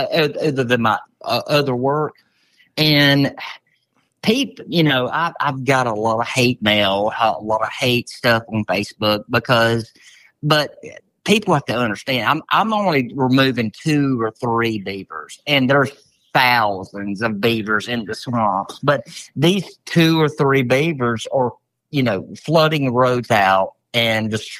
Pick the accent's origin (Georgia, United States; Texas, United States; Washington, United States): Georgia, United States; Douglas; now in Brunswick, United States; Yeah, I grew up in Douglas, Georgia, and I currently live in the Brunswick, Georgia, on the coast. But I grew up in Douglas, Georgia.